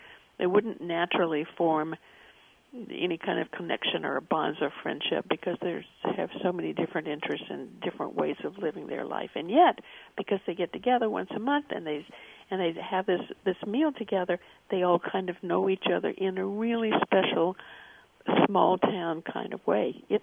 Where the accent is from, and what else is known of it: Portland, Oregon, United States; born or raised there